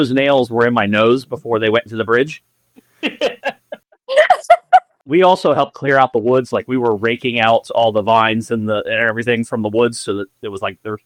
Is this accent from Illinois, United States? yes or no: no; Cincinnati, Ohio, United States; I had heard about it because I grew up in the Cincinnati area.